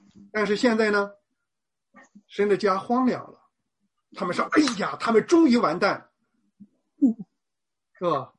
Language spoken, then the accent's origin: Chinese; China; 咱们中华民族这个中国政府最近啊，从这个以色列复国，我们中国人对待以色列是个什么态度呢？